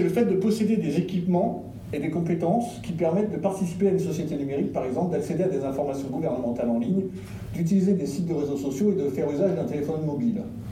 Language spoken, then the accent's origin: French; France; now in Switzerland; moi je viens de France